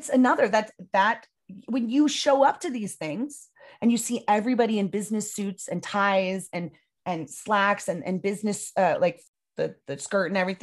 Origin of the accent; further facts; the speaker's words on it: San Diego, California, United States; I mean, I'm from San Diego, and I surfed in my youth